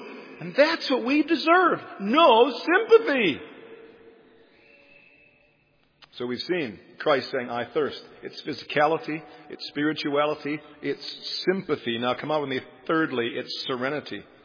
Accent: Michigan, United States; I'm from Michigan. There we have the Great Lake, Lake Michigan.

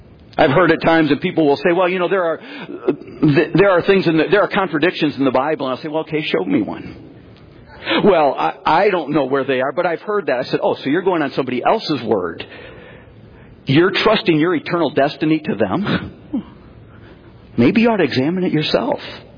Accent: Michigan, United States; I've mentioned to you, I grew up in Michigan. I grew up in a little farming community, and we had open field behind our yard.

